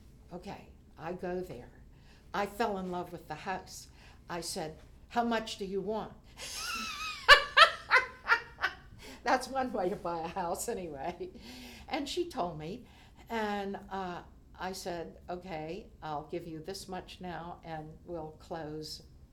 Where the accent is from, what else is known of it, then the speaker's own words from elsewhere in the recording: Maryland, United States; moved away as an adult; also born or lived in Washington, D.C.; now in Asheville, United States; I was born in Washington, D.C., spent most of my growing up time in Maryland, and came to Asheville to live in 1992.